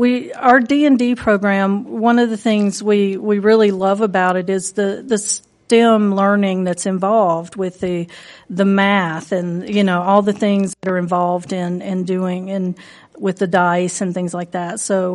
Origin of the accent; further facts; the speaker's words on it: Mississippi, United States; I came here from Mississippi.